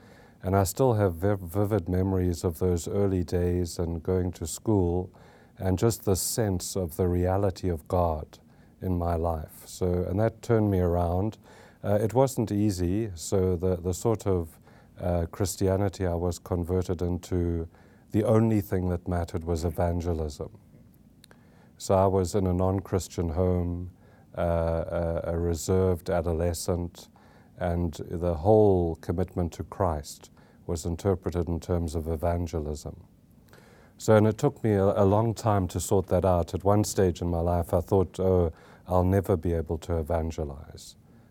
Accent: South Africa; Well, I grew up in South Africa, which I think is very significant for my journey. And I grew up in a nominally Christian home.

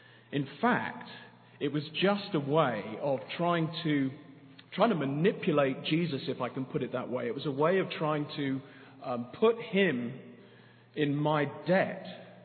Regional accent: London, United Kingdom; You've probably guessed I'm not from round here. I'm from London, here doing the internship with Mark Dever.

